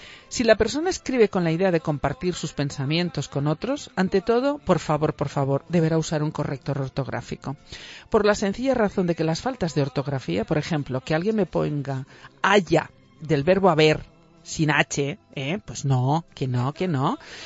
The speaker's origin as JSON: {"language": "Spanish", "region": "Valencian Community", "country": "Spain", "said": "como valenciana que soy, a veces parezco gallega."}